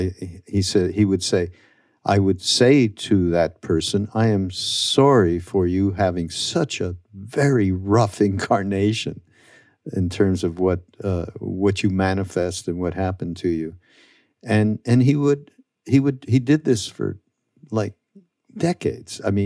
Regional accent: Canada; I'm from Canada, so I have a whole different view. I did not grow up in the U.S.

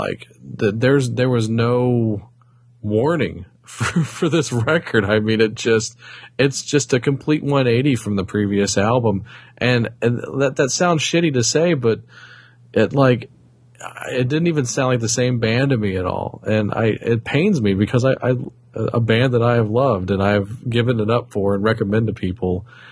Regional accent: the South, United States; I love me some, you know, I'm from the South. I love me some desert rock.

